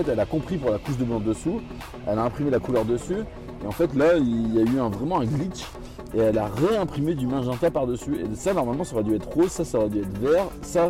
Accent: Nouvelle-Aquitaine, France; now in Belgium; Du Poitou-Charentes. Ouais, je vais pas cracher dans la soupe, j'adore mon pays

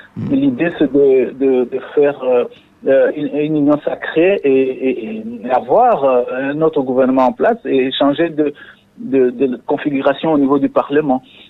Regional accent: DR Congo; En tant que Congolais, nous savons comment ça se passe.

